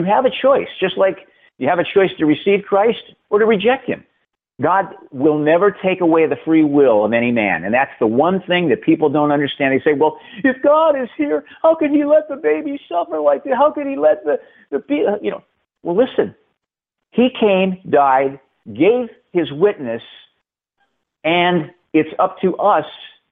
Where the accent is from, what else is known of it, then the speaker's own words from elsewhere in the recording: Ohio, United States; I grew up in Northern Ohio.